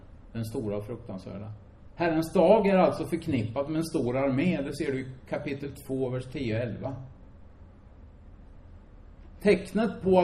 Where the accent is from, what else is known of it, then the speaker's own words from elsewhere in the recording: Finspång, Östergötland, Sweden; Men jag har tittat när jag föddes i gamla arkiv hemma i Finspång.